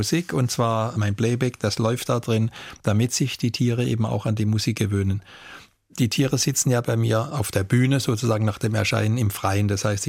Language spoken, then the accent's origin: German; Karlsruhe, Baden-Württemberg, Germany; ich komme ja ursprünglich aus Karlsruhe-Neureuth und das ist ein bisschen ein eng bebautes Gebiet.